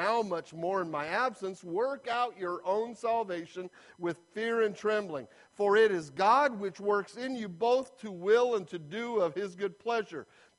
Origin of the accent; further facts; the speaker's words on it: Iowa, United States; As kids in Iowa, growing up in Iowa, my father came from a large family.